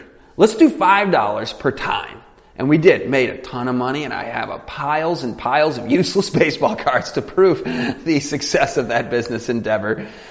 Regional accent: Michigan, United States; born or raised there

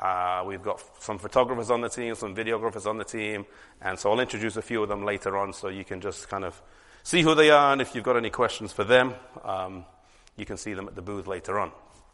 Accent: England, United Kingdom; I come from England.

